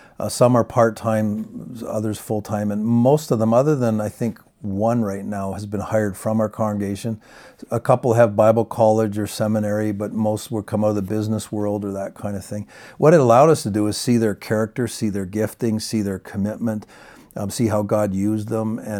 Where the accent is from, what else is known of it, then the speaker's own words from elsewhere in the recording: Canada; I'm a Canadian.